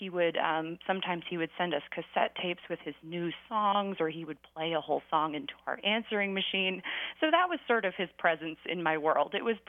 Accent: California, United States; I grew up in California, but we'd go to the lake and all the family would be together

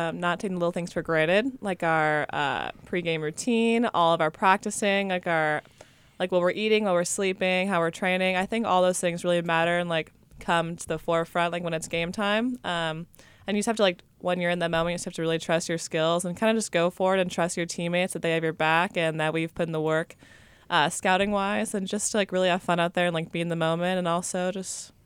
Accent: Cleveland, Ohio, United States; Yeah, I'm from Cleveland area, so it only was like 2 hours from home.

